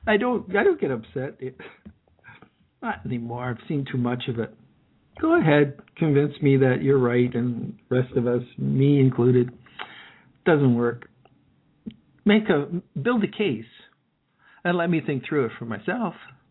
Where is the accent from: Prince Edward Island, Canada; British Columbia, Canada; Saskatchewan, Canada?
Prince Edward Island, Canada; I'm from Prince Edward Island.